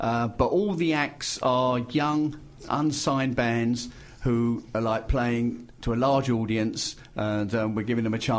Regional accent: Harwich, East of England, United Kingdom; Well, we're from Harwich, really, rather than

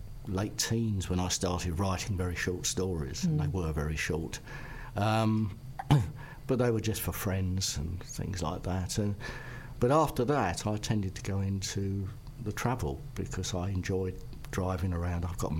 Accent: London, United Kingdom; born there; Paris was a revelation, but I was born in London, so I was used to big cities.

